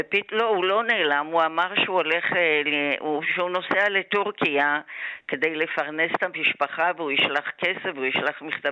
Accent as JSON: {"language": "Hebrew", "town": "Jerusalem", "region": "Jerusalem District", "country": "Israel", "tie": "born or raised there", "said": "נולדתי בירושלים כשאבי כבר לא היה איתנו"}